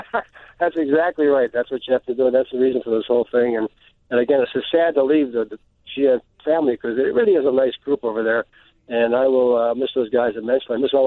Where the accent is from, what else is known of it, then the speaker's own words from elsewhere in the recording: Chicago, Illinois, United States; I'm a native Chicago, and I grew up in Pilsen, 17th and Racine. I went to De La Salle High School here on the south side